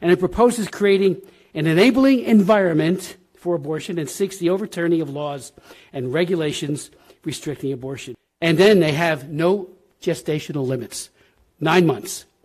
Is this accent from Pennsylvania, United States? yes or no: no; New Jersey, United States; I'm in my 44th year as a member of Congress, and I come from New Jersey, the 4th District.